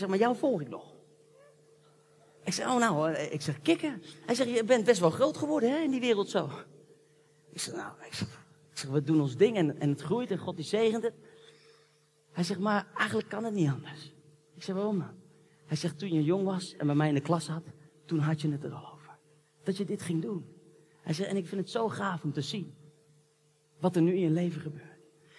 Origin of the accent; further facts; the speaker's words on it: The Hague, South Holland, Netherlands; Onlangs was ik in Den Haag, dat is de stad waar ik geboren ben en opgegroeid. Midden in de stad.